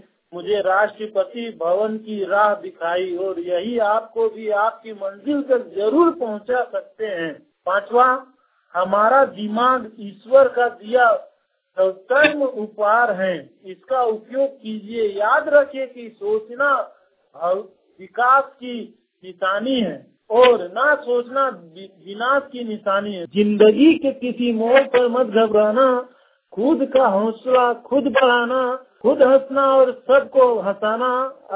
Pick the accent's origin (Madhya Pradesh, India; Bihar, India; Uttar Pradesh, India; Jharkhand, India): Jharkhand, India; Dhanbad; और मैं जिला धनबाद राज झारखंड का रहने वाला हूँ।